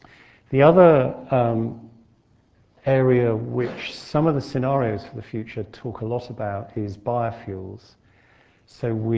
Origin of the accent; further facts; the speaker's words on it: United Kingdom; as a British citizen, it would be unwise of me to speculate on foreign policy.